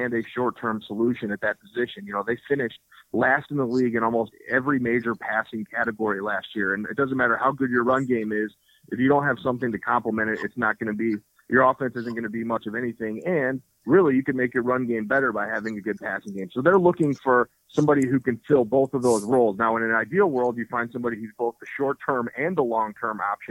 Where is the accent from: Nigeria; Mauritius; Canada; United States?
United States; Illinois; Yeah, I'm actually from Central Illinois, but I've lived down here obviously for a while.